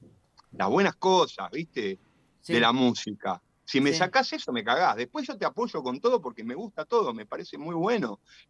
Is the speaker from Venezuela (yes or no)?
no; El Palomar, Buenos Aires Province, Argentina; yo soy de Palomar, mi viejo era músico.